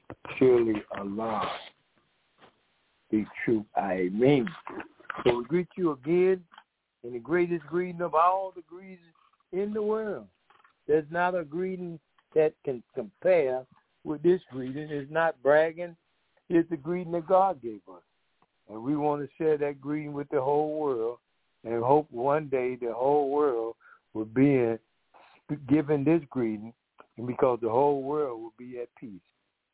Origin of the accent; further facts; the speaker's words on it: Decatur, Georgia, United States; I am from Decatur, Georgia, and I am one of the co-host workers.